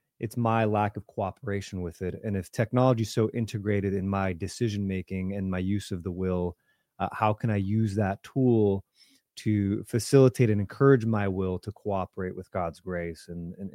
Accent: Midwest, United States; Hey, you know, I grew up in the Midwest. I've heard every variation.

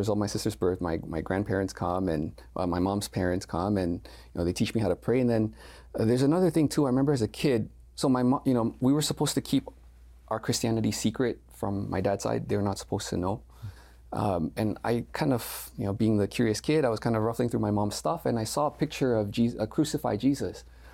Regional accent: Singapore; born there; also born or lived in Indonesia; So I was born in Singapore. We moved to Indonesia.

